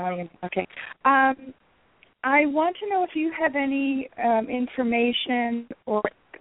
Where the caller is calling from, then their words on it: New York, United States; I'm calling from New York.